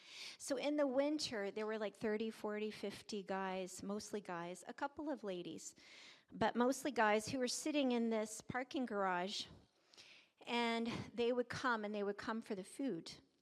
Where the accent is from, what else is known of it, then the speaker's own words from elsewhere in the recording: Lenexa, Virginia, United States; I was from Lenexa, Virginia, and there was a little post office, and there was not even a stoplight.